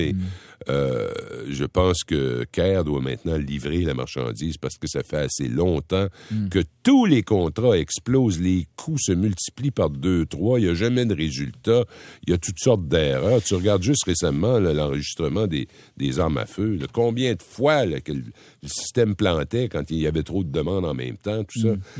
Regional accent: Rimouski, Quebec, Canada; en a un immense de ces centres-là à Rimouski, mon patelin.

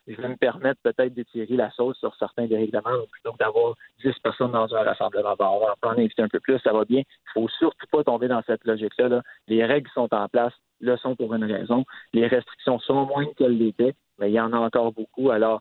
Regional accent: Quebec, Canada; qui pourront le trouver chez nous au Québec.

